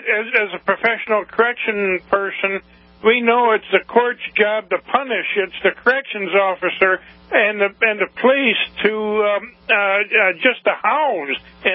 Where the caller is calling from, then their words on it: Battle Creek, Michigan, United States; Hi, I'm from Battle Creek, and I've worked in the prisons for quite a few years.